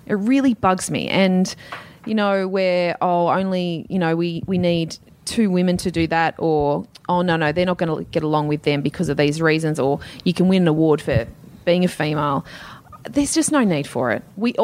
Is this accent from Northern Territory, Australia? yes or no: no; Castle Hill, New South Wales, Australia; I grew up at Castle Hill.